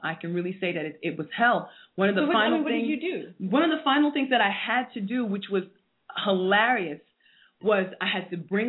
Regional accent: New York City, New York, United States; No, I'm from Hell's Kitchen.

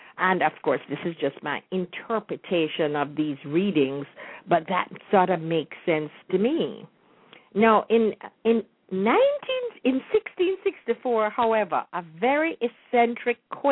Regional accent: Jamaica; growing up in Jamaica before independence

